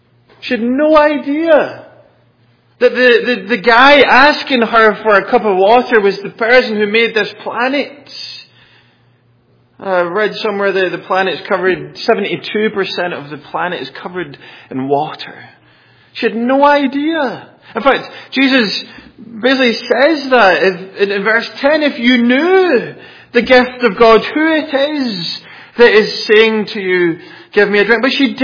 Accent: Scotland, United Kingdom; bear in mind I'm Scottish

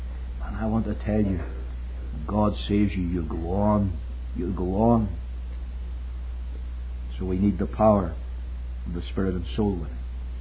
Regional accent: Northern Ireland, United Kingdom; moved away; it was murder for the likes of us from Northern Ireland.

